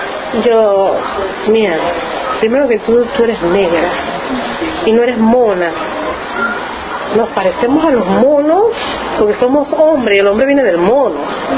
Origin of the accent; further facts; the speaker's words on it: Panama; Pues somos panameños.